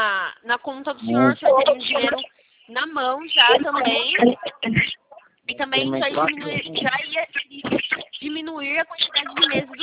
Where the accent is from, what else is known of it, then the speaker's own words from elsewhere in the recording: Sumaré, São Paulo, Brazil; Eu sou de Sumaré.